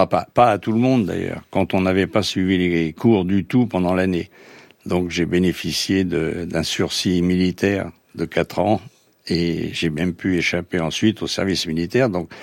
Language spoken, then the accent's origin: French; Paris, Île-de-France, France; Moi je suis parisien, je venais de cette culture occidentale et centralisée à Paris d'une certaine façon